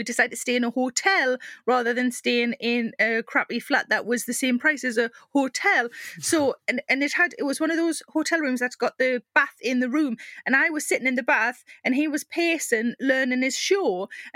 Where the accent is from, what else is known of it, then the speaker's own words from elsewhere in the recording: South Shields, North East England, United Kingdom; Well, I'm from South Shields, and I was once stopped in South Shields town centre by a woman who recognised me.